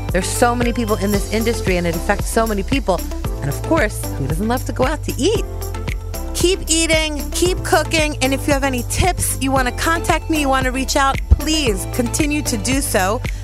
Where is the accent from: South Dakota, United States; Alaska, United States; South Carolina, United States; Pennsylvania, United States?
Pennsylvania, United States; Philadelphia; Restaurants are such an integral part of the experience of being a Philadelphian